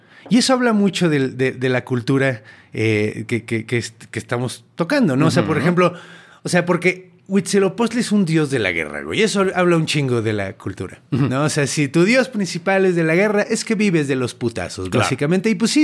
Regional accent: Mexico; Estas cosas que estoy diciendo ya deberían de saberlas porque pues, somos mexicanos.

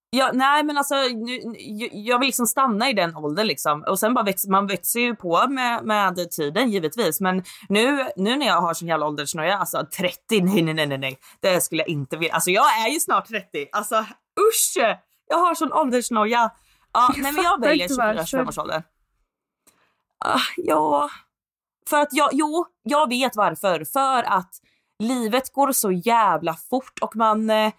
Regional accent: Småland, Sweden; Men jag är från Småland och en snål smålänning, vet du, så vi dricksar inte

